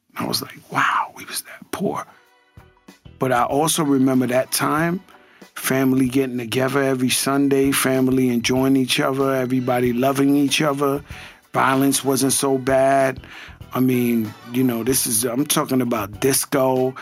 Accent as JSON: {"language": "English", "town": "Bronx", "region": "New York", "country": "United States", "tie": "born or raised there", "said": "Growing up in the Bronx, although I grew up so poor."}